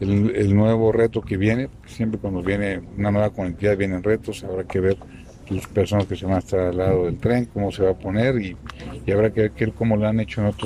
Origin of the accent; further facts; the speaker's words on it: Mexico; todos somos mexicanos